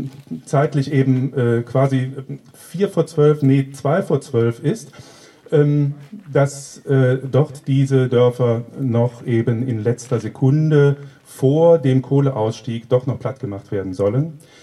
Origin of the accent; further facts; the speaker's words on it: Mönchengladbach, North Rhine-Westphalia, Germany; Ich komme aus Mönchengladbach und wollte ein kleines Crowdfunding ganz kurz vorstellen hier.